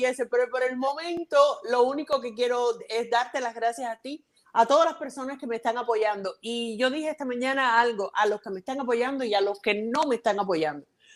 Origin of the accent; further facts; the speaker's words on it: Cuba; ni tiene nada para considerar o para determinar que yo soy una ex cubana.